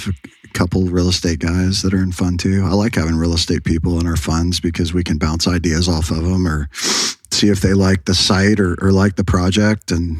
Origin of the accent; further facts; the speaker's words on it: Austin, Texas, United States; Well, I grew up in Austin, back before Austin was the Austin we know it today. It was still, I think for the most part, a college town. And grew up in Westlake in Austin.